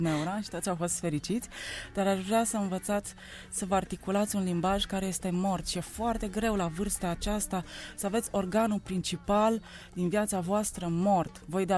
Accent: Arad, Arad County, Romania; nimic altceva în orașul meu natal, Arad, nu m-a provocat

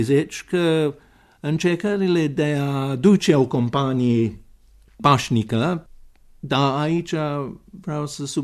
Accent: East of England, United Kingdom; born there; Romanian is a second language; eu m-am născut în Norfolk, în estul Angliei, deci într-un sat.

